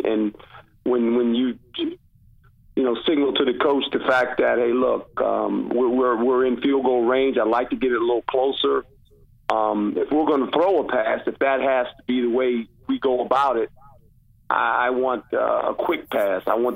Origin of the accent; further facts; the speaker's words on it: Seaside, California, United States; I grew up in Seaside, and the only thing I knew about it was golf courses.